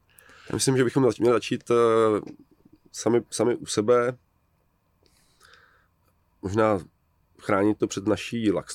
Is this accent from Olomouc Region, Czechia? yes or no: no; Rokycany, Plzeň Region, Czechia; now in Paris, France; já jsem původem z Rokycan a vlastně mám furt jako vztah k Rokycanům, když teď žiju v Praze, teda v Paříži. Takže moje identita začíná v nějaké komunitě, kde jsem vyrůstal, kde mám kamarády ze střední školy. Jsem Čech